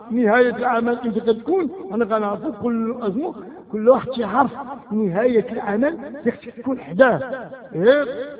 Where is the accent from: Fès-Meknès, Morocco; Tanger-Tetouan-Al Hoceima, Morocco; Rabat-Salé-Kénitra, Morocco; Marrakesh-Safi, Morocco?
Marrakesh-Safi, Morocco; Marrakesh; هاد مراكش منذ عقلنا وعقل أجدادنا في هاد البلاد